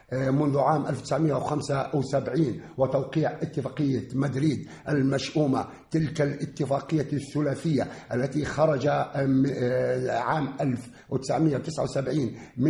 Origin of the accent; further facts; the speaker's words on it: Palestine; نحن نؤكد ونكرر بأننا نحن كفلسطينيين مع الشعب الصحراوي ظالما أو مظلوما